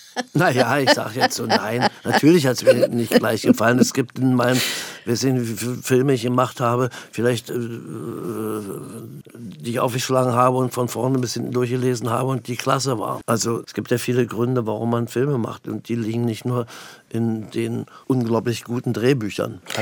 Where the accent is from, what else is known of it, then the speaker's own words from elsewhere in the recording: Berlin, Germany; Ich bin ja Berliner. Ich bin Ur-Berliner. Nicht Ur-Berliner. Meine Eltern sind nicht in Berlin geboren, aber ich bin in Berlin geboren, in Charlottenburg und habe was für ein Köpenick, in Schöneweide, in Pankow, wo ich überall gewohnt habe, in Prenzlauer Berg.